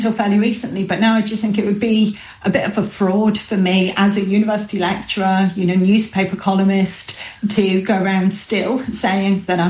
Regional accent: Middlesbrough, North East England, United Kingdom; I grew up in Middlesbrough, one of five kids.

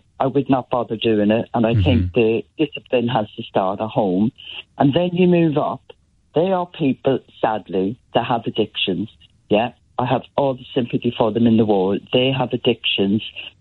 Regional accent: Ireland; I was brought up in Ireland with a big, massive family.

